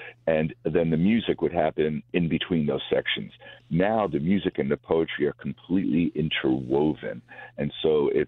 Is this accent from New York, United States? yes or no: yes; Bronx, New York, United States; now in Kingston, United States; I grew up in the Bronx, going to the Hudson River, walking over the George Washington Bridge was a rite of passage in my family.